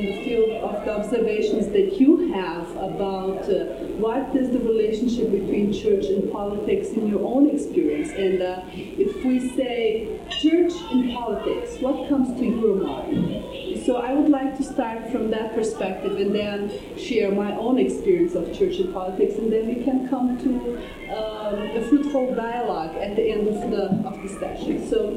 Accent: Brazil; I'm from Brazil. I'm a Lutheran pastor. I'm a professor of theology at the Lutheran Seminary in the city of São Leopoldo, which is in the southern part of Brazil.

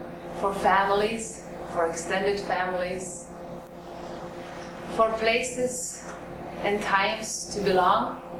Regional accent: Norway; now in Idaho, United States; I'm a pastor in a small church up on the prairie in Idaho. I grew up in Norway

